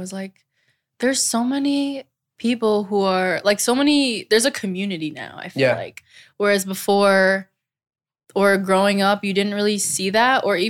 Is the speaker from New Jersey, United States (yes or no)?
yes; Old Bridge, New Jersey, United States; also born or lived in Manalapan; I was born and raised in New Jersey.